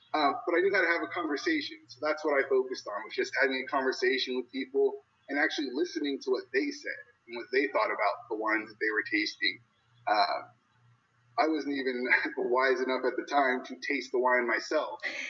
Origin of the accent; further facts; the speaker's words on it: Patterson, California, United States; Yes, California, born and raised. I'm originally from the Central Valley of California, a small little town that no one's ever heard of called Patterson. It's about 30 minutes south of Sacramento, so literally the middle of the state.